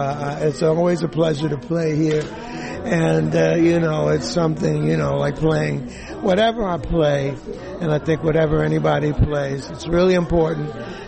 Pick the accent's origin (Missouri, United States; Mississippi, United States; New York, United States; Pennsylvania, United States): New York, United States; You know, growing up in New York, it's been great because I got the opportunity to hear so many great musicians right in my backyard.